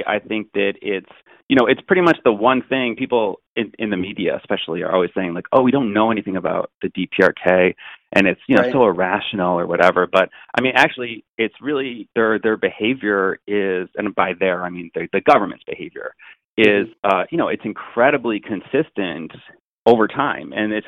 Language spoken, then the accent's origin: English; United States; so I'm coming from the United States